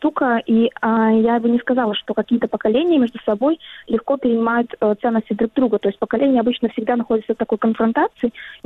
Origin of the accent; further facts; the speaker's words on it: Belarus; мы, белорусы